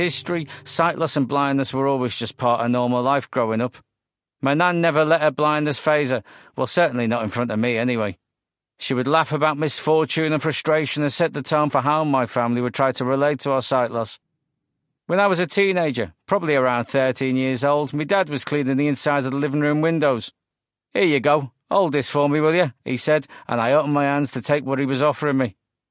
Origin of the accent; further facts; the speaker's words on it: Liverpool, North West England, United Kingdom; born there; I was born in Liverpool.